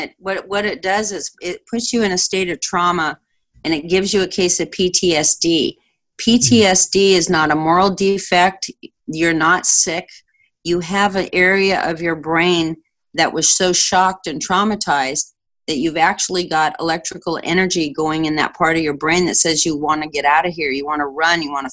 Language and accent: English; Anaheim, California, United States; I grew up in Anaheim, just a couple blocks from Disneyland, and I grew up thinking Tinkerbell and Peter Pan were real because I could see the fireworks at night.